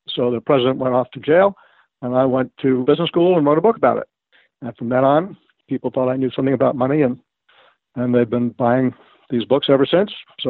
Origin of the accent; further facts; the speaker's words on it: Manhattan, New York, United States; No, I grew up in Manhattan, and so my general philosophy is if it's not paved, it's not safe.